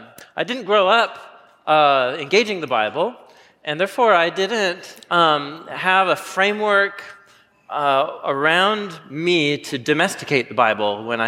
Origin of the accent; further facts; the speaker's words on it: Portland, Oregon, United States; I grew up in Portland, Oregon.